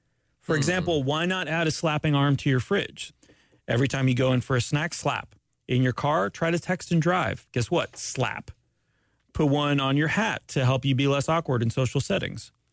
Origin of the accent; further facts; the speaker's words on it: Canada; I'm Canadian, by the way.